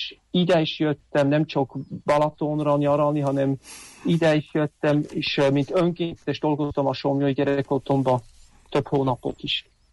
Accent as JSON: {"language": "Hungarian", "region": "Bern", "country": "Switzerland", "tie": "born or raised there", "second_language": "Hungarian", "said": "Igen, én Svájcban születtem 72-ben, két testvér mellett a legkisebb vagyok. Bern mellett nőttem fel, jártam Bernbe is, liceumba, egyetembe"}